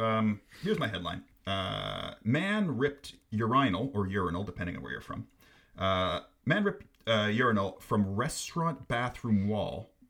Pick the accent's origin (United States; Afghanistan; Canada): Canada; So growing up in Canada, they had, like during the commercial breaks